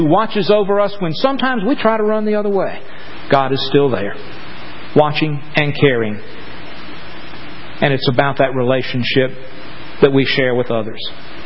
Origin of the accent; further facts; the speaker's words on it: the South, United States; because we were raised in the South and our mamas taught us to do that.